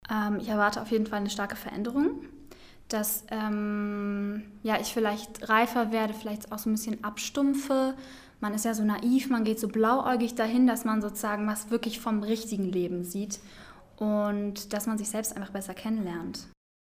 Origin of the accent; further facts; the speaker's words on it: Berlin, Germany; Ich komme aus Berlin, beziehungsweise wohne ich in Brandenburg